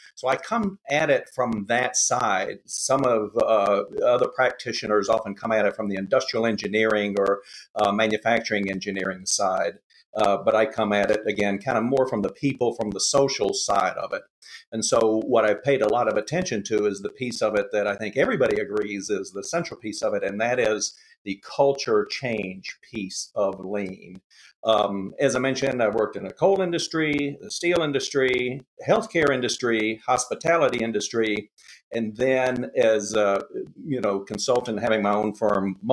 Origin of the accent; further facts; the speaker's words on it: Southern United States, United States; accent: Southern; People sometimes hear my Southern accent and say, "Oh, welcome to Ohio." I tell them, "Well, I've been here 40 years, but thanks anyway."